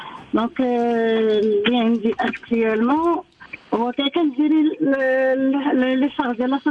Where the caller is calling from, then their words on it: Marrakesh, Marrakesh-Safi, Morocco; من مراكش.